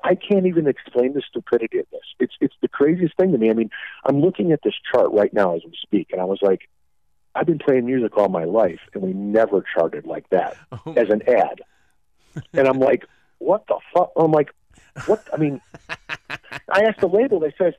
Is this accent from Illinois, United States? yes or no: yes; Chicago, Illinois, United States; Well, I grew up with … in Chicago.